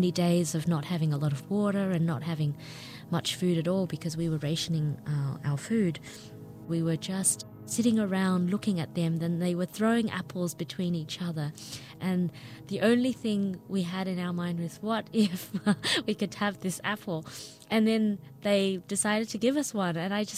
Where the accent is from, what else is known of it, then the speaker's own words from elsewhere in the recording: Vietnam; also born or lived in Australia; now in San Francisco, United States; And then I say, I'm from Vietnam